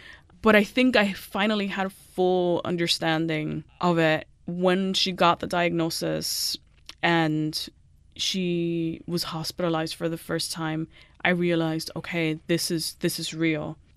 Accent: Miami Beach, Florida, United States; And I was a closeted queer kid growing up in Miami Beach, which later became kind of like a gay mecca

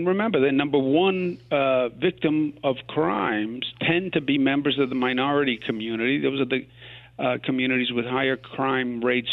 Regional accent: Queens, New York, United States; But I'm a native New Yorker. I grew up in Queens.

